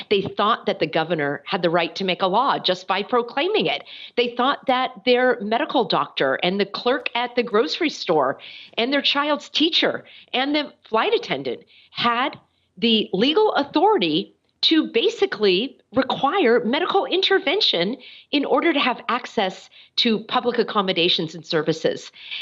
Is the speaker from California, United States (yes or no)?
yes; California, United States; Well, in my home state of California, which was the first state to shut down, I never gave in to the language calling it a lockdown.